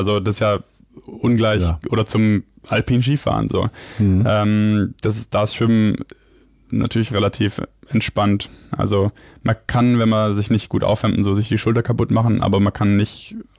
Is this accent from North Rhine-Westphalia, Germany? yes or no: no; Baden-Württemberg, Germany; Ich bin ja Schwabe.